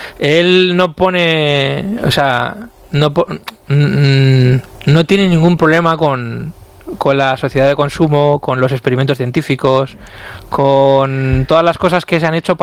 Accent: Netherlands; Pero soy holandés, o sea.

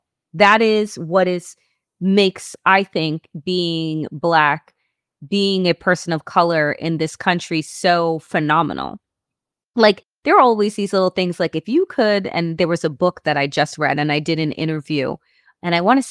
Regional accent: Jamaica; I love being Jamaican. I love the culture and the food and the resilience and the poetry and the music

